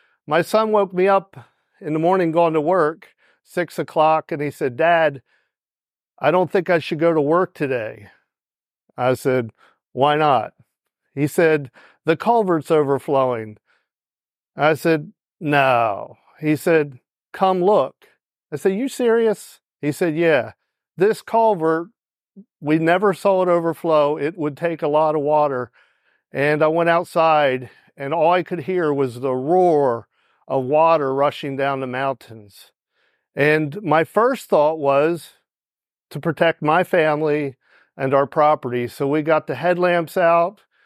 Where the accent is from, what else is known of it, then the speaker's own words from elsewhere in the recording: Pennsylvania, United States; We weren't from there. I'm from Pennsylvania.